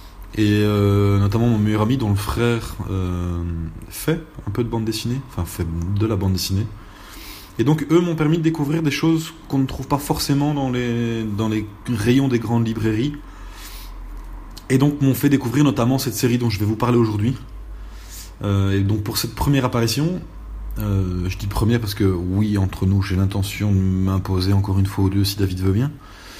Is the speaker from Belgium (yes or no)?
yes; Belgium; je suis belge. J'ai un blog qui parle de tech.